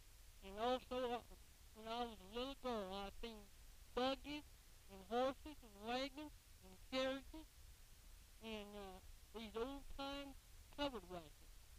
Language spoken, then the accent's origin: English; Perry, Missouri, United States; born there; I was born in Perry, Missouri, in an old road now.